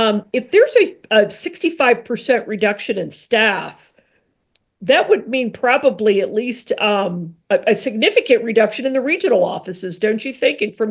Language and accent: English; Missouri, United States; I grew up in Missouri. Trust me, I was always looking west.